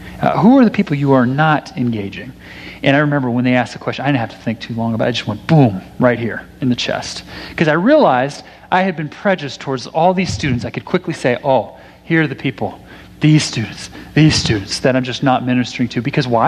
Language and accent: English; California, United States; I grew up in the East Bay, where it's like, you know, it's a pretty diverse area, relatively speaking.